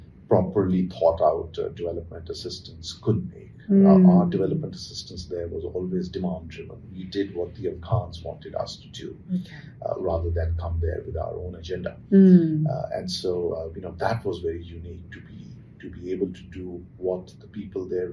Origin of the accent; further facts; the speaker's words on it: India; We, as Indian diplomats, were targets there of certain terrorist groups.